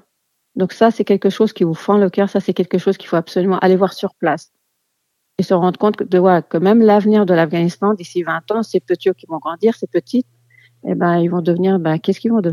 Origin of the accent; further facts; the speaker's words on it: France; Moi, oui, en tant que Française